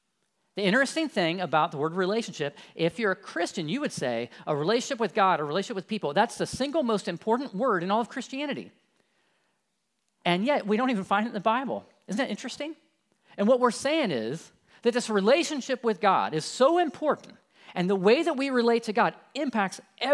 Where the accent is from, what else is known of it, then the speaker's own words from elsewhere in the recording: Columbus, Ohio, United States; She grew up in Marion, Ohio. I grew up in Columbus.